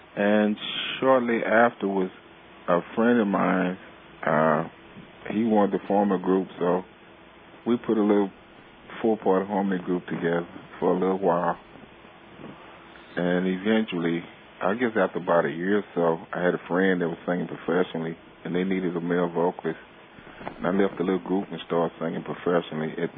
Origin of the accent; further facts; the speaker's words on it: St. Louis, Missouri, United States; also born or lived in Mississippi; Well, I was born in Mississippi, but I've been in St. Louis since I was like four.